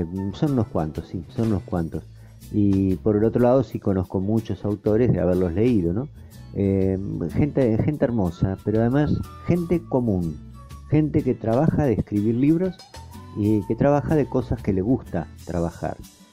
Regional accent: Dina Huapi, Río Negro, Argentina; en los cumpleaños de los chicos de mi pueblo, en Dinahuapi

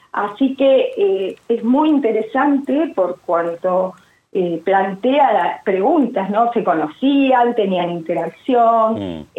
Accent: Patagonia, Argentina; Somos patagónicos todos

